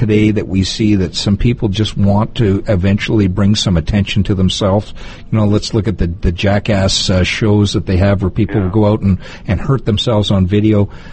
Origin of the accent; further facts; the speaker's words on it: Canada; Yeah, we're both Canadian. We say A a lot